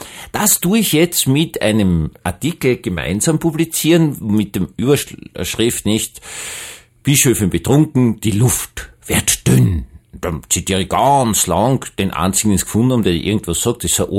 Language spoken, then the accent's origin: German; Vienna, Austria; Wiener, bin Wiener.